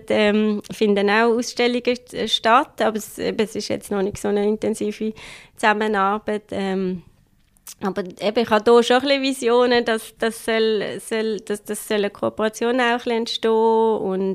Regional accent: Buckten, Basel-Landschaft, Switzerland; dass ich aufgewachsen bin im Oberbasel, Biet, in Buchten.

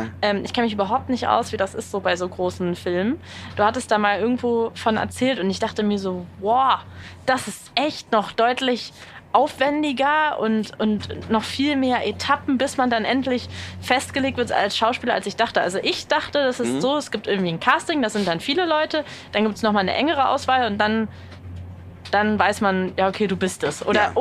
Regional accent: Berlin, Germany; Ich bin ja eine Berlinerin und ich bin mit Radio Fritz aufgewachsen und aufgewacht.

